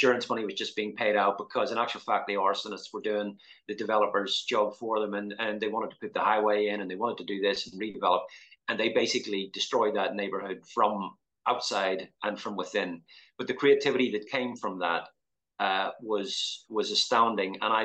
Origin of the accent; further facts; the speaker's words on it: Northern Ireland, United Kingdom; moved away as an adult; And when they heard my accent, they assumed that I must be, you know, a terrorist, because I came from Northern Ireland